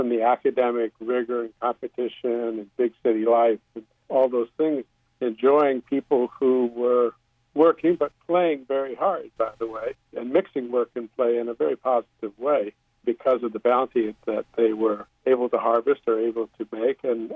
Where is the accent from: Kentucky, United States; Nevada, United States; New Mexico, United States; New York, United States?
Kentucky, United States; Louisville; also born or lived in Chicago; Of course, I'm from Kentucky, but from Louisville. So I'm basically a city boy and spent my graduate years in Chicago